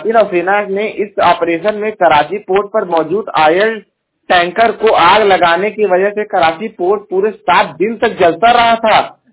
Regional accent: Jaunpur, Uttar Pradesh, India; मैं उत्तर प्रदेश के जौनपुर जिले का निवासी हूँ।

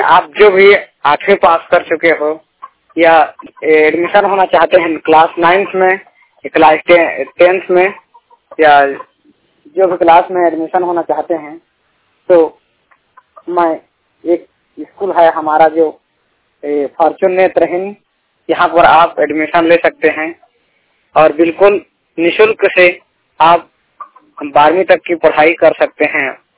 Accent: Gorbahari, Chhattisgarh, India; मैं ग्राम गोरबहारी, जिला रायगढ़, छत्तीसगढ़ का रहने वाला हूँ।

